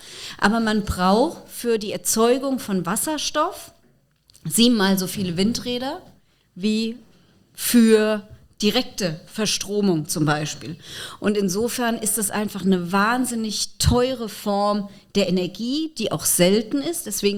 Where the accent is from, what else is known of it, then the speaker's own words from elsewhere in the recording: Mainz, Rhineland-Palatinate, Germany; In meiner Heimatstadt Mainz hatten wir schon 2013 angefangen, als ich Umweltdezernentin war.